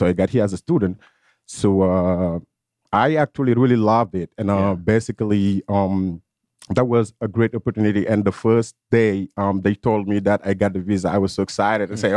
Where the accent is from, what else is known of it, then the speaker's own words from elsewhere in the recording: Senegal; moved away as an adult; Oh, definitely. I grew up in Senegal. So I came here when I was 22.